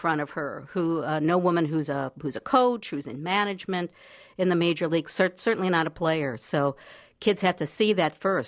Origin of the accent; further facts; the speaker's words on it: St. Louis, Missouri, United States; I grew up in St. Louis and played for a team.